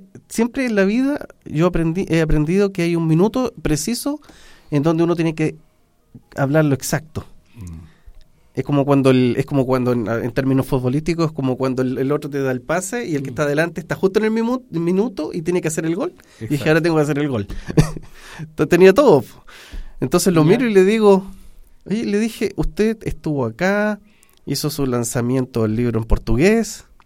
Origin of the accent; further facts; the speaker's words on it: Chile; oye, esto es de mi patria, de mi pueblo, de Chile